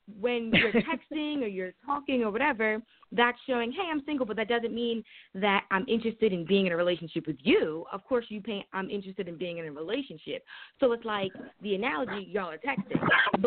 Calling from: Trenton, New Jersey, United States; I'm calling from Trenton, New Jersey.

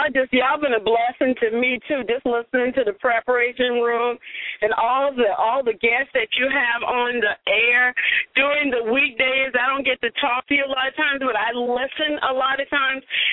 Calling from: Atlanta, Georgia, United States; I'm calling from Atlanta.

